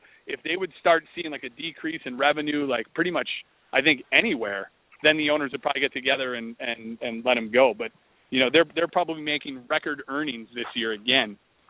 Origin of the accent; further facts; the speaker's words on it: Mukwonago, Wisconsin, United States; I grew up 25 minutes outside of Milwaukee, a little town called Maquanago.